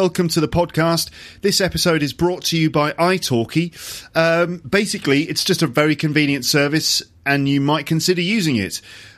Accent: England, United Kingdom; I'm from the Midlands and the South, so I guess I'm sort of a southerner, really.

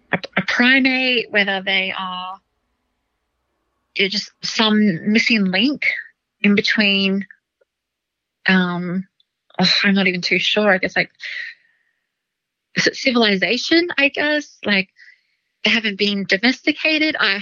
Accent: Blackwater, Queensland, Australia; like I grew up in Blackwater in central Queensland.

